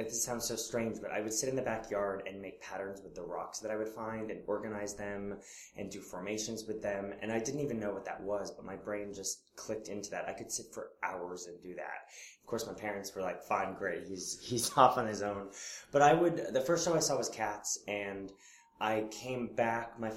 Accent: Arizona, United States; I am from Arizona.

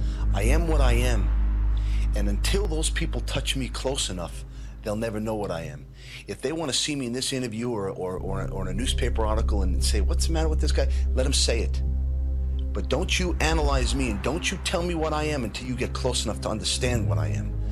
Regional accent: Brooklyn, New York, United States; I grew up in Brooklyn, being in jail and getting into street fights.

